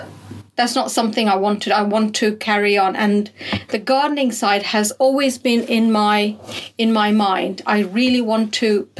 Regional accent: Zambia; So my background is I'm born and brought up in Zambia, and my mum had a beautiful veg garden there. They've now moved to India

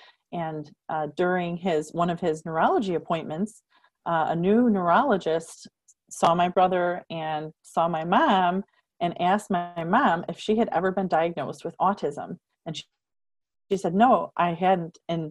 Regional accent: Illinois, United States; I was born and raised in Illinois and went to good schools and had a good upbringing

